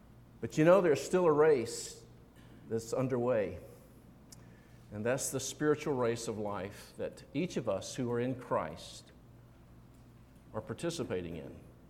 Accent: Deep South, United States; I'd heard the gospel all my life, growing up in the Deep South.

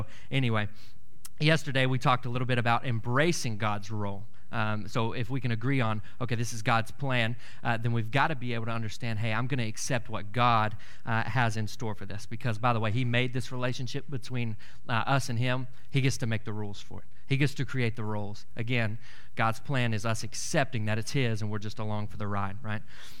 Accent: Brownwood, Texas, United States; I'm from Brownwood. I live there.

